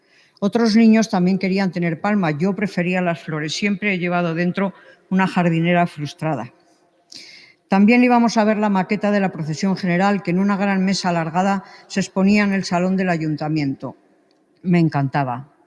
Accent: Valladolid, Castile and León, Spain; asumo este honor como mujer, como vallisoletana

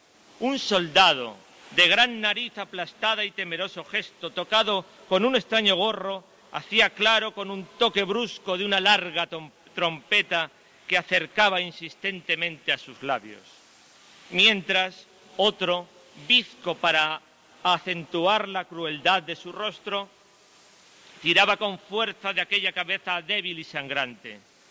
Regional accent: Valladolid, Castile and León, Spain; Y como vallisoletanos de Semana Santa, traemos a la memoria, 20 años después

